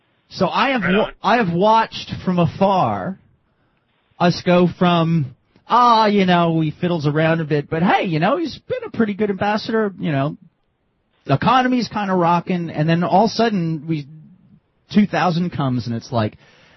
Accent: New Jersey, United States; A guy I grew up in New Jersey, and a guy I went to high school with lives up in New York State up there

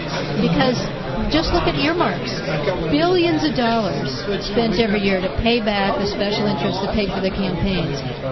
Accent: Maine, United States; publicly financed elections like they have in my home state of Maine

